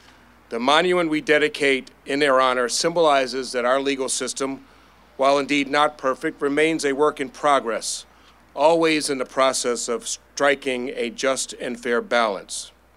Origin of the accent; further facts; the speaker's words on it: Baltimore, Maryland, United States; Frederick Douglass High School in my hometown, Baltimore, Maryland.